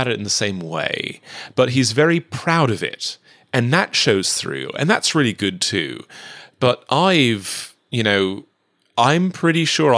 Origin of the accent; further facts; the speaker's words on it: England, United Kingdom; now in United States; And also being an Englishman in America